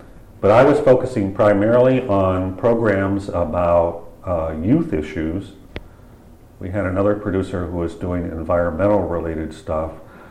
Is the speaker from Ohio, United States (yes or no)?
yes; Ohio, United States; I led a rather sheltered life growing up in Ohio